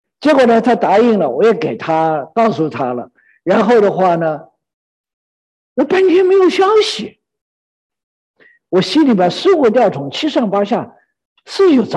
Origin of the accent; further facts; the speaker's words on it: Chongqing, China; born there; 我是那个时候出生的，我们那时候重庆，因为重庆的那种热湿，然后呢我就病了发高烧